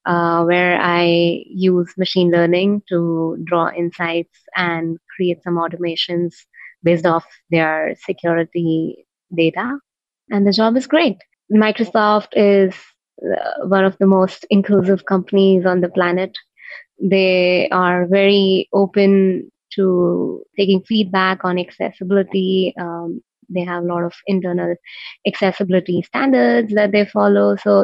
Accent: Mumbai, Maharashtra, India; Yeah, I am born and brought up in Mumbai in India.

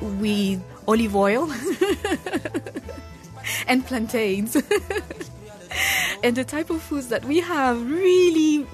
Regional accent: Calheta São Miguel, Santiago, Cape Verde; When I go to Cabo Verde and I say, oh, I'm from Calheta São Miguel, they'll refer to, oh, you have good grog over there.

